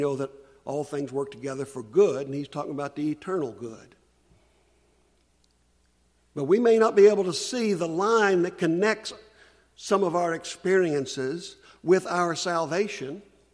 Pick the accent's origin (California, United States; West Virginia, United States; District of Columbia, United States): West Virginia, United States; also born or lived in Key West, Florida; I was born in Key West, Florida. I have no idea what that has to do with my salvation, but it's got something to do with it. I was raised mostly in West Virginia.